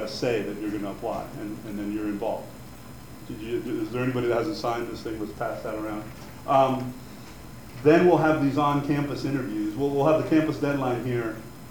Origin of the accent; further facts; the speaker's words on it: Cuba; born there; first language Spanish; English is a second language; I was born in Cuba. I'm a native speaker of Spanish.